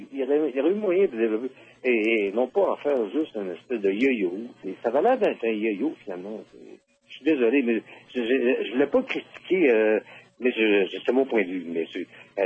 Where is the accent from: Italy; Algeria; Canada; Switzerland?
Canada; Quebec; je viens de la région du Bas-du-Fleuve